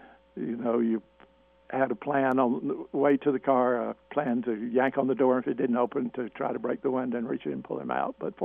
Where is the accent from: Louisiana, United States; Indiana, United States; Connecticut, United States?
Indiana, United States; Lawrence; born there; I was born in Lawrence and have lived in Greenwood for at least 38 years.